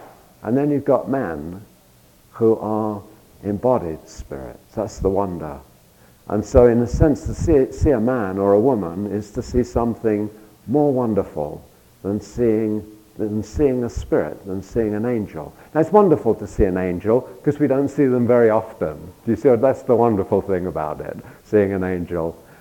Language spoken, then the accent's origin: English; London, United Kingdom; in London, I grew up on the Tube, and the Tube is your equivalent to the subway. I'm a Londoner, and I grew up on the Tube.